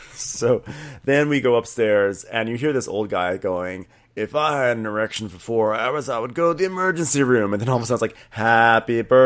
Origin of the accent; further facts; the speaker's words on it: Zimbabwe; I can't. I'm from Zim. In Zimbabwe, they always want you keeping your pants, and I have to rebel against everything in Zimbabwe